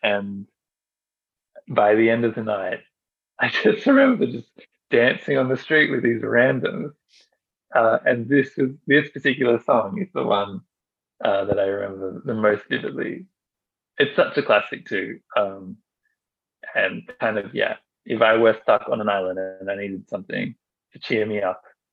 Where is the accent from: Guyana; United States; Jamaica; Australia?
Australia; I'm from Australia, which is quite a liberal society